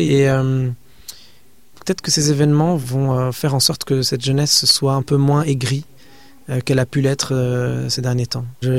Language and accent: French; France; je suis un Français qui représente un peu cette multiculturalité qui est inhérente à l'identité française